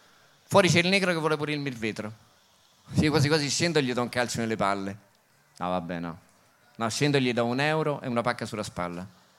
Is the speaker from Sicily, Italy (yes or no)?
no; Calabria, Italy; sarà che io sono calabrese, a me piace il piccante